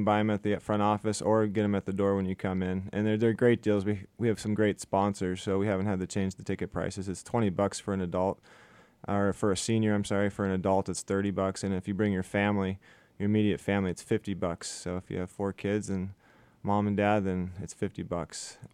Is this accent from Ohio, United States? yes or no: no; Haines, Alaska, United States; I mean, growing up in Haynes, that's all we did.